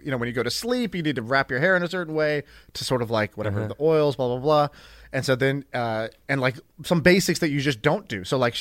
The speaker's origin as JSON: {"language": "English", "country": "India", "said": "I'm Indian, and she's Indian, and she's got super curly hair"}